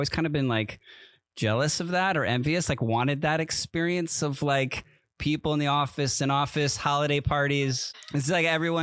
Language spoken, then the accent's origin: English; East Coast, United States; No, I mean, I grew up on the East Coast and I remember it being a thing.